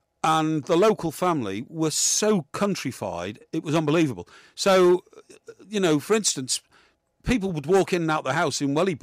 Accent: Chester, North West England, United Kingdom; I come from Chester, and that's on the verge of North Wales

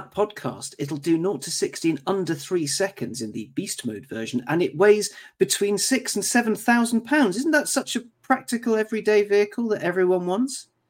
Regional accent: Cambridge, East of England, United Kingdom; So I grew up in Cambridge, and there's lots of little villages outlying it.

